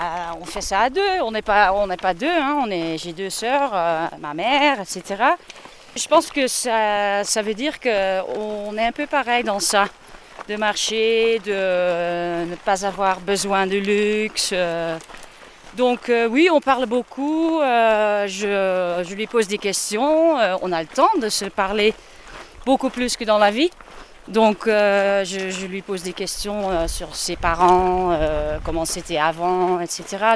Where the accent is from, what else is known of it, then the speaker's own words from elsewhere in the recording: Netherlands; French is a second language; now in France; Des Pays-Bas, mais j'habite en France.